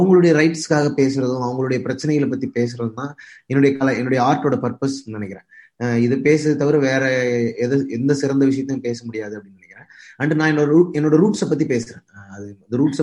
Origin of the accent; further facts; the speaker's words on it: Arakkonam, Tamil Nadu, India; So நான் வந்து சின்ன வயசுல இருந்து வெறும் நாட்டுப்புற பாட்டு தான் கேட்டு வளர்ந்தேன். எங்க வீடு அரக்கோணம் வந்து ஒரு ரயில்வேவும் பிரிட்டிஷ் பீப்புளும் வாழ்ந்த ஒரு பகுதி.